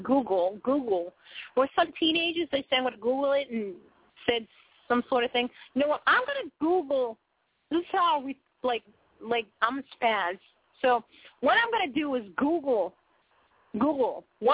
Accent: Boston, Massachusetts, United States; accent: Boston; I'm from Boston. Even though I can't really stereotype everyone from Boston

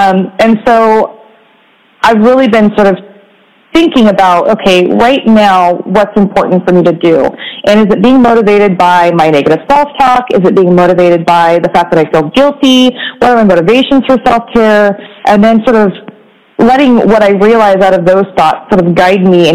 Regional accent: Oregon, United States; now in San Diego, United States; For many years, I had wanted to move away from my home state of Oregon and go adventure and find new people to learn about and adventure to different places.

